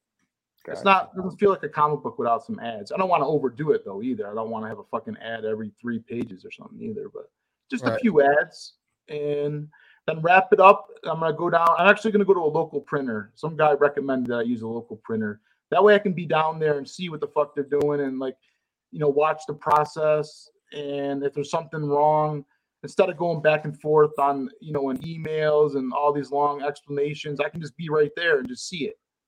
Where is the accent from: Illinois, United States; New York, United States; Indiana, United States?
New York, United States; Utica